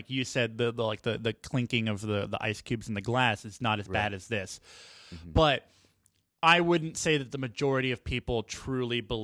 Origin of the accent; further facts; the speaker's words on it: Texas, United States; Because I'm from Texas, and so we just went through that whole bill thing with Wendy Davis doing the filibuster and everything.